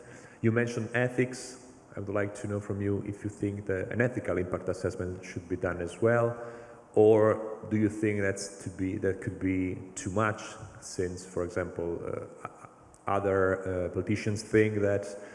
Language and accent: English; Brussels, Brussels-Capital Region, Belgium; English is a second language; And I'm coming from Brussels, so my question will be related to the European pieces of legislation you mentioned.